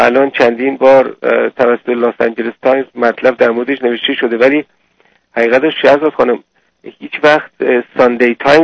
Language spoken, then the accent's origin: Persian; Iran; با افتخار به مراتب بیشتر خودمون رو ایرانی لقب میدیم و میگیم که ما ایرانی هستیم با سربلندی بسیار.